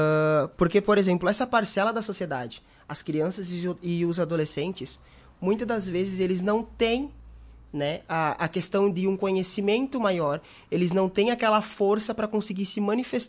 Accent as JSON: {"language": "Portuguese", "region": "São Paulo", "country": "Brazil", "lives_now": "Marau, Brazil", "said": "Resido em Marau há 3 anos, sou do interior de São Paulo."}